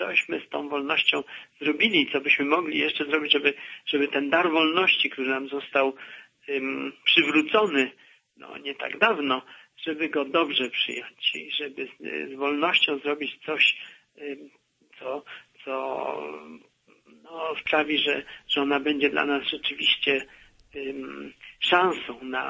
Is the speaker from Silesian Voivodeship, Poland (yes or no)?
no; Poznań, Greater Poland Voivodeship, Poland; Ja sam jestem poznaniakiem i nigdy sobie z tego tak dobrze nie zdawałem sprawy.